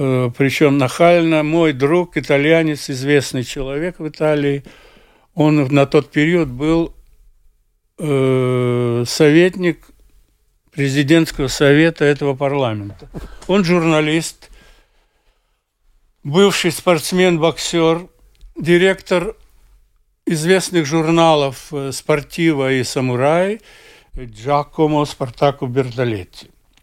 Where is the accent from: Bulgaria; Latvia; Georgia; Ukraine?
Latvia; Riga; born or raised there